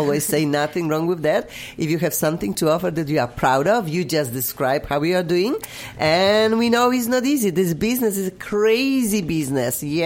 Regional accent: Poland; English is a second language; Like everybody knows, I'm from Poland, hopefully. Then I just cannot get rid of my accent. I'm keeping forever.

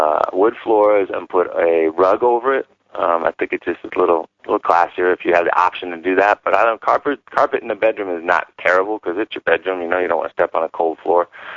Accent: Newton, Massachusetts, United States; It was funny because I grew up in Newton, Massachusetts, and you know, two things do not come from Newton, and that's bull riders and tough guys.

